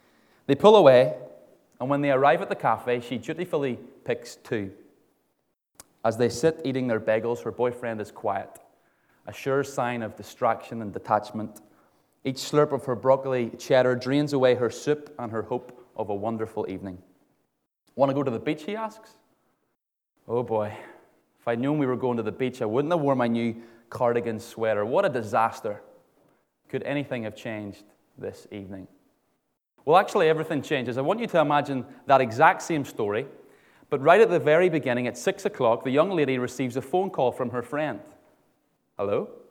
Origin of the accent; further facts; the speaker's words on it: Ballymena, Northern Ireland, United Kingdom; I'm from Ballymena.